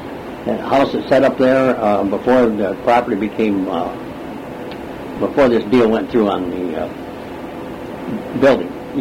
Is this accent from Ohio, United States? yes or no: yes; Dayton, Ohio, United States; Well, I was raised in Dayton, and I used to go out to what they call McCook Field.